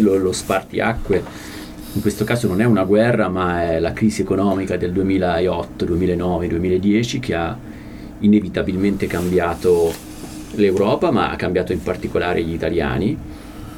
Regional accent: Perugia, Umbria, Italy; born there; sono nato a Perugia, nella campagna

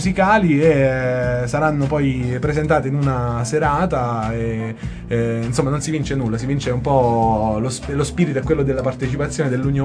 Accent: Campania, Italy; also born or lived in Cilento; è un artista delle mie parti, ma proprio mie proviene

